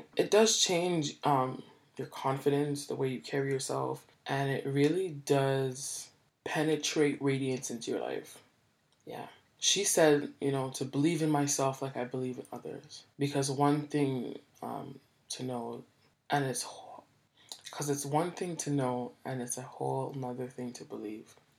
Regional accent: Jamaica; So I'm Jamaican.

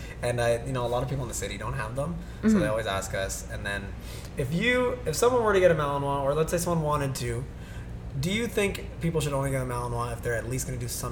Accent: Scarborough, Ontario, Canada; I haven't seen them because I'm from Scarborough.

